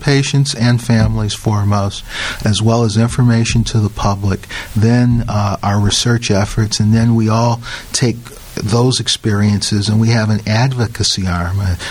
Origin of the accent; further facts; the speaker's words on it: Detroit, Michigan, United States; Well, I grew up in Detroit, and when I was growing up in high school, I was very interested in science as well as politics and policy.